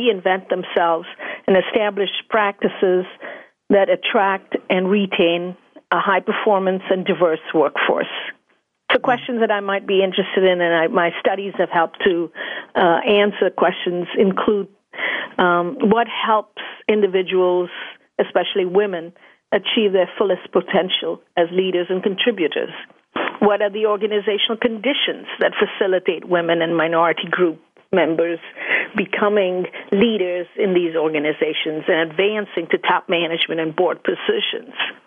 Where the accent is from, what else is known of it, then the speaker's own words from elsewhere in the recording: Mumbai, Maharashtra, India; moved away as an adult; I grew up in Mumbai, India, which I know as Bombay before the name change. And I lived there for about 23 years.